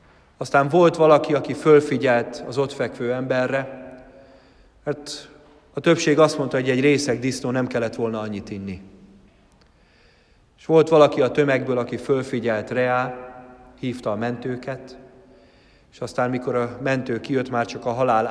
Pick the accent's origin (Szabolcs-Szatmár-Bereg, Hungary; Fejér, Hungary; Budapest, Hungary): Budapest, Hungary; Talán lehet, hogy sokan nem tudják, de Pesten születtem, és ott is nőttem föl.